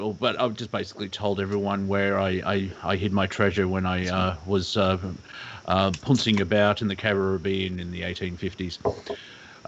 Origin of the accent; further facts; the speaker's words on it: Australia; we being Australian, we didn't lose.